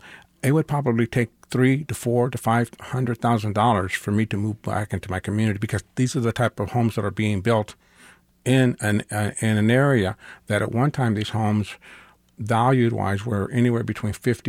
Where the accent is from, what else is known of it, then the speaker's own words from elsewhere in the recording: Kansas City, United States; born there; I was born here in Kansas City